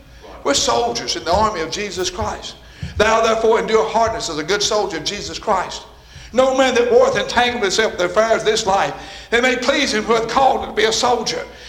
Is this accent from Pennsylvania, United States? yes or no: no; Possum Town, Mississippi, United States; I was born and raised in Possum Town.